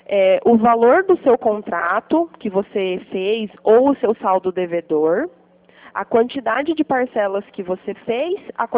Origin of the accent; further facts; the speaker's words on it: Pirassununga, São Paulo, Brazil; Eu sou de Pirassununga também. A gente está trabalhando Leme, mas a gente é de Pirassununga.